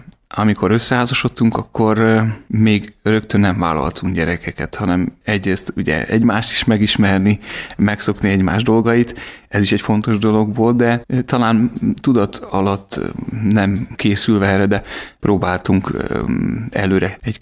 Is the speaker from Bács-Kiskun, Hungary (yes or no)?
yes; Kiskunhalas, Bács-Kiskun, Hungary; born there; Kiskolmási származású vagyok, itt születtem Halason.